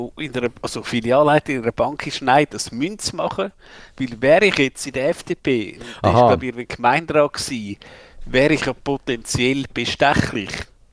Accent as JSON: {"language": "German", "town": "Kappel am Albis", "region": "Zurich", "country": "Switzerland", "tie": "born or raised there", "said": "Kappel am Albis ist jetzt, ja, da bin ich irgendwo aufgewachsen in der Nähe"}